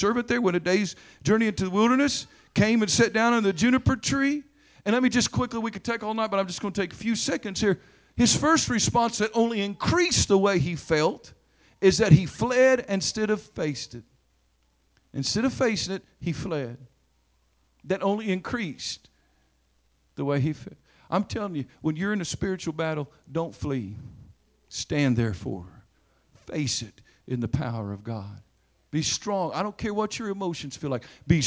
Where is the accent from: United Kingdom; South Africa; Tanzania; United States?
United States; Oklahoma; You got to understand, I'm from Oklahoma, and I have the blood in me